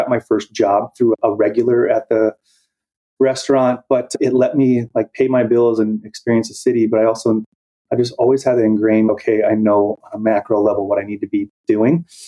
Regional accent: Arizona, United States; I grew up in Arizona and I just always knew that I wanted to try San Diego.

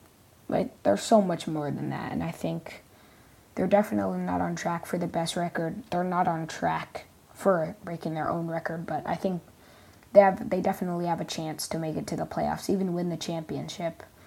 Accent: Houston, Texas, United States; as I said, I'm from Houston

